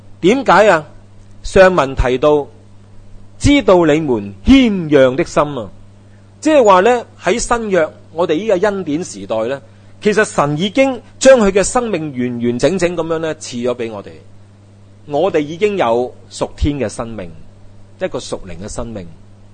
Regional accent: China; 我们中国人的谚语真的很正，今日不知听日事。

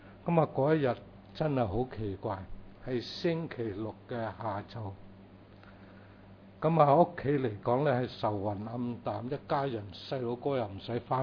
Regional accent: Taishan, Guangdong, China; 我本身是广东的台山人，我的先祖呢就是移民了过去美国，我们是经营洗衣馆的

